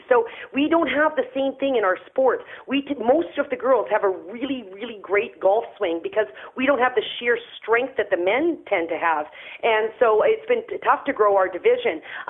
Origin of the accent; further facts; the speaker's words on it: Canada; I'm from Canada.